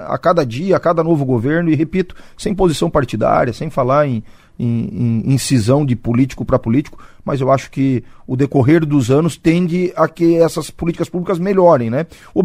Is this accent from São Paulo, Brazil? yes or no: no; Cascavel, Paraná, Brazil; Eu sou nascido em Cascavel.